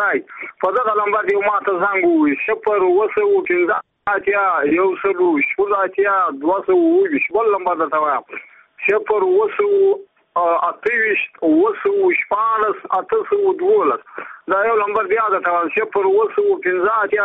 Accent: Badghis, Afghanistan; زه په خپل د بادغیس ولایت یم.

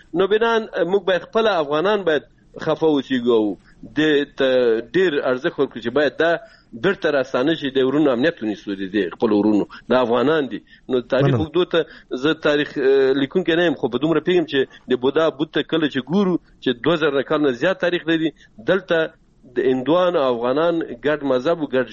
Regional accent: Afghanistan; زه د یو افغان د یو پښتون په توګه

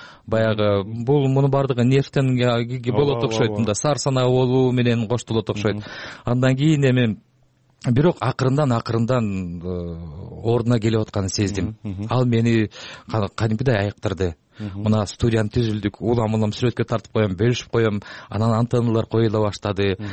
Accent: Toktogul, Jalal-Abad Region, Kyrgyzstan; born there; менин киндик каным тамган жерге жасабашым керек? Ошол үмүттө, анткени Токтогул бир гана Токтогул шаары же район эмес, толугу менен Кетменте өрөөнө

